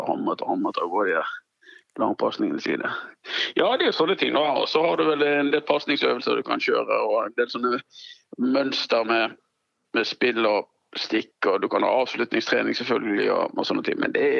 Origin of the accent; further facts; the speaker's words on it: Vestland, Norway; Så jeg liker jo å fiske, men jeg er jo stril, så jeg fisker jo med garn.